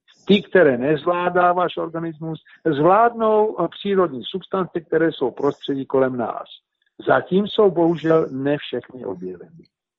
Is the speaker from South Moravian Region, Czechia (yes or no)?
yes; Brno, South Moravian Region, Czechia; A jelikož jsem se sám narodil v Brně, SU Brňák.